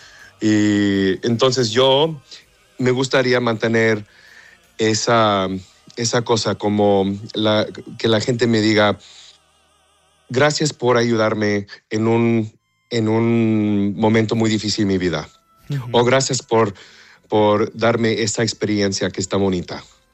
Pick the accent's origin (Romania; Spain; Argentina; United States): United States; Texas; also born or lived in Mexico; yo soy mitad mexicano, pero crecí en Texas, entonces mi español es un poco raro.